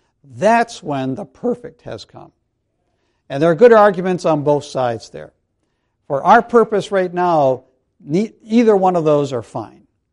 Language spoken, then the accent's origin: English; New England, United States; Okay, I'm from New England, and I follow the Red Sox.